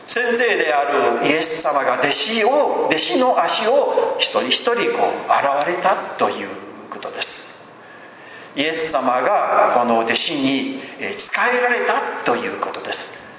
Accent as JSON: {"language": "Japanese", "region": "Shimane", "country": "Japan", "said": "で私島根県出身で、なんか関係ないんですけどね"}